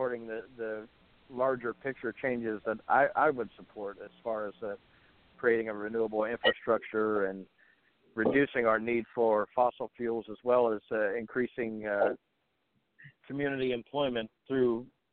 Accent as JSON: {"language": "English", "region": "West Virginia", "country": "United States", "tie": "born or raised there", "moved": "yes", "lives_now": "Southern Ohio, United States", "said": "But I grew up in West Virginia, so there's a lot of Civil War sites across the places where I was living and exploring as a youth."}